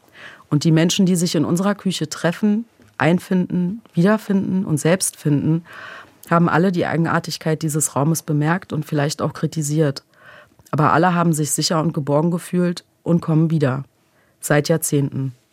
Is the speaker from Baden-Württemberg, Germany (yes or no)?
no; Berlin, Germany; Ich bin einfach in Berlin geboren, da zur Krippe gegangen, Kita, ne, dann irgendwann aufs Gymnasium.